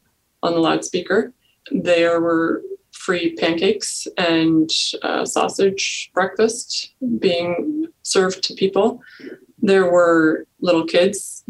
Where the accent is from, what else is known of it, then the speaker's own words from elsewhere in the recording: Kitchener, Ontario, Canada; I'm from Kitchener and married with some stepchildren.